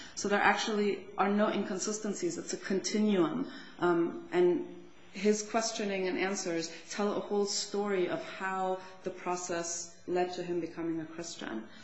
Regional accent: Santa Monica, California, United States; No, Santa Monica.

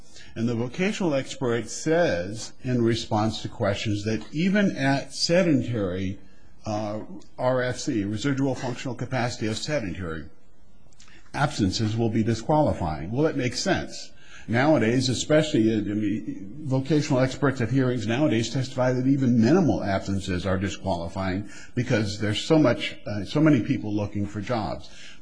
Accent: Fairbanks, Alaska, United States; from Fairbanks, Alaska, here to represent Ruth Shuey in this case from the District of Montana.

